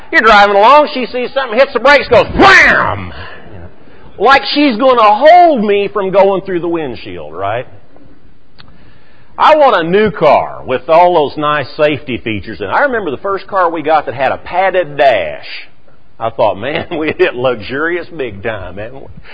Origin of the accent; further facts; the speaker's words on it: United States; I'm an American. Those are my people. Those are my history events.